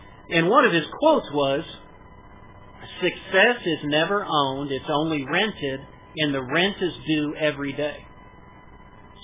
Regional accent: Florida, United States; also born or lived in California; now in Columbus, United States; I grew up in Florida and went to California, met Michelle, got dragged back to Ohio

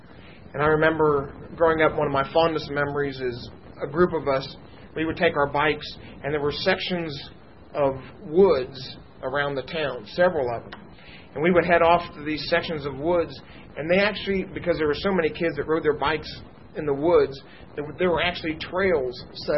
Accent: United States; And we had a very nice family, a good average family that was growing up in the United States at the time.

